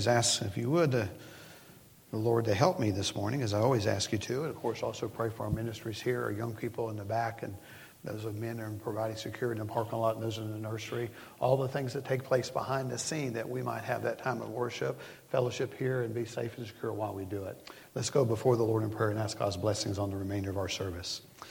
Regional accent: Tennessee, United States; Growing up in East Tennessee, when the weather starts to get a little cool, we know high school football is getting ready to start on Friday nights and college football on Saturday.

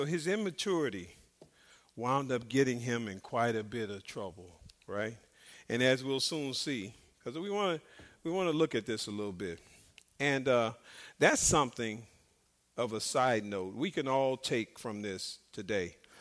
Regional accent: Chicago, Illinois, United States; especially in my hometown. They call it Chicago Chirac. So, you know, they're killing some people in Chicago.

